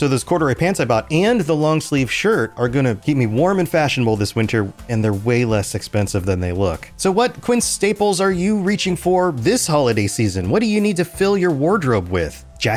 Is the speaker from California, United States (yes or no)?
no; Florida, United States; it's not like it's a regular thing just because we're from Florida.